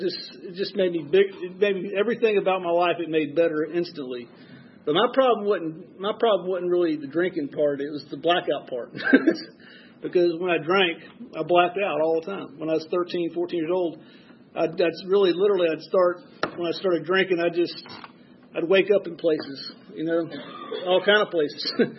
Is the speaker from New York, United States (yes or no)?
no; Atlanta, Georgia, United States; But I was born and raised here in Atlanta, and I was a pretty good kid in grammar school.